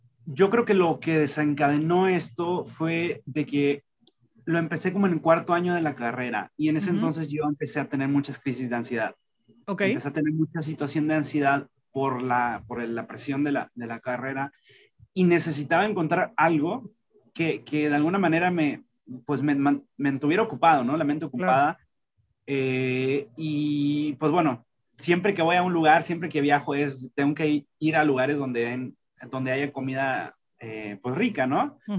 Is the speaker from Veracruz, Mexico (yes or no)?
no; Nuevo Laredo, Tamaulipas, Mexico; yo soy de Nuevo Laredo y estudié medicina en Monterrey, en la UNL, en la Facultad de Medicina de allá.